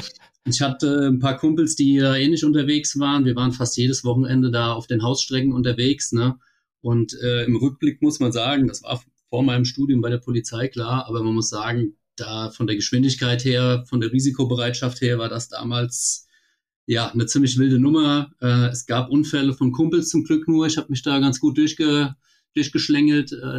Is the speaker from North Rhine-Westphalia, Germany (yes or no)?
no; Rhineland-Palatinate, Germany; Ich komme aus Rheinland-Pfalz, dort in der Nähe von Mainz. Da mache ich auch Dienst. Ich bin 33 Jahre alt